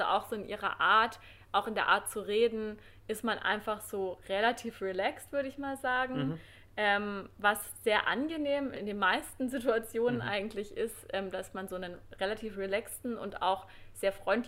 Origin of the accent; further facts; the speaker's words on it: Germany; so als Deutscher will man manchmal vielleicht schneller auf den Punkt kommen